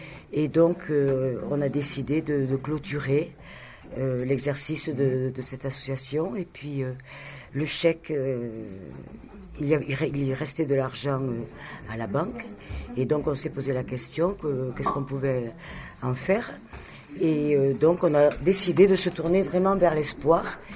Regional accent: Lourdes, Occitanie, France; Et on est tous de Lourdes.

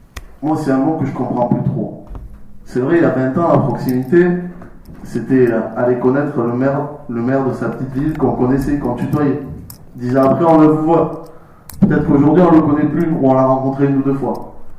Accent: Lourdes, Occitanie, France; also born or lived in Tarbes; Moi je suis un peu lourdé. Je suis né à Tarbes, à part ça, j'ai fait 30 ans de ma vie à Lourdes. J'ai eu mon bac à Lourdes, j'ai grandi au sein de l'association lourdaise, comme beaucoup d'entre vous.

